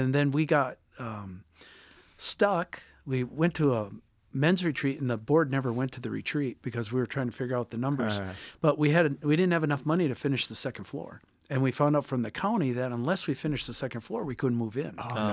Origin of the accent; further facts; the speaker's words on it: Wisconsin, United States; I grew up in Wisconsin with all the immigrants.